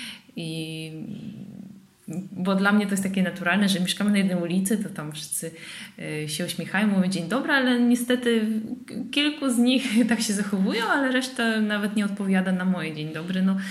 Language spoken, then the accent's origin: Polish; Russia; now in Poland; No dla mnie to oczywiście wszystko dla mnie było wielkim szokiem, ponieważ przyjechałam z Rosji, z niewielkiego miasta, gdzie mamy zupełnie, no nie powiedziałabym zupełnie, ale jednak taką inną kulturę miejską